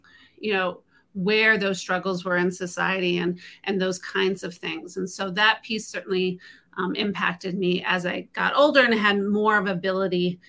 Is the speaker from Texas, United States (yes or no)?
yes; Dallas, Texas, United States; also born or lived in Iowa; I was born in Iowa, but I grew up in Texas in the Dallas area, a suburb of Dallas.